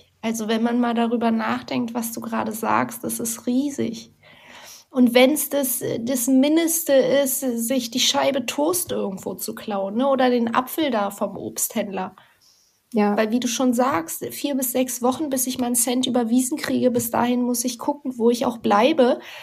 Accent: Berlin, Germany; Also hier als Berliner, so Lichtenberg, Hellersdorf, diese Ecken.

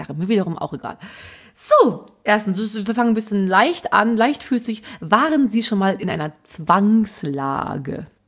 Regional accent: Brilon, North Rhine-Westphalia, Germany; Ich komme aus dem Brilon

